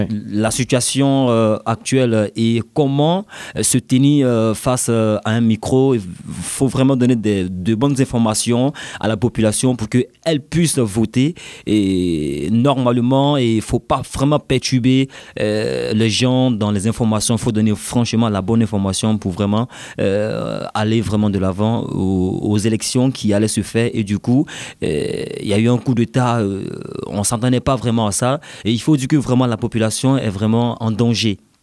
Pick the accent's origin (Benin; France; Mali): Mali; nous, chez nous, au Mali, les radios sont écoutées plus en langue locale, qui est le Bamanankan, que tout le monde comprend.